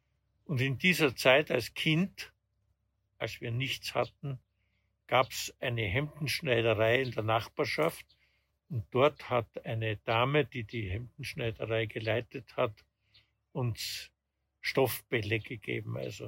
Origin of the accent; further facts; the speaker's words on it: Graz, Styria, Austria; Ich bin ja noch in der Kriegszeit geboren, 1942. Und nach dem Krieg, nach 1945, hat es eigentlich nichts gegeben.